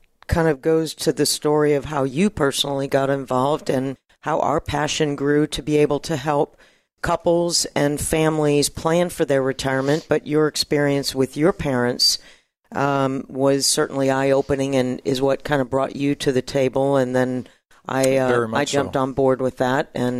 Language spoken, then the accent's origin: English; Michigan, United States; I'd never seen snow piles, and I'm originally from Michigan